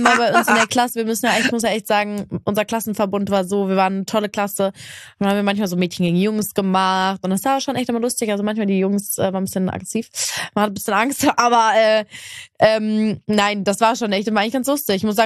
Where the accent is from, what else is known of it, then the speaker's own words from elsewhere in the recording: Cologne, North Rhine-Westphalia, Germany; Ja klar, ich bin Kölnerin.